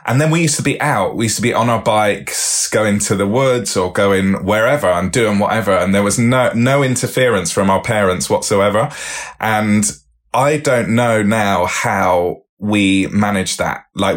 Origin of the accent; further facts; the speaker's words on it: Bristol, South West England, United Kingdom; So I grew up in Bristol, which is known for people just doing random things whenever they feel like it and just getting it done.